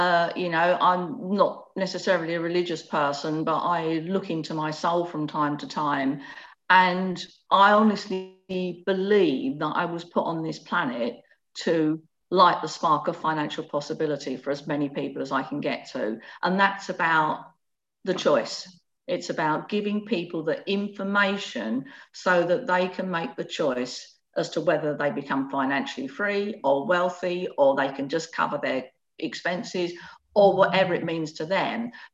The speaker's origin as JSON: {"language": "English", "region": "London", "country": "United Kingdom", "tie": "born there", "said": "So I was born in the East End of London in a two up, two down."}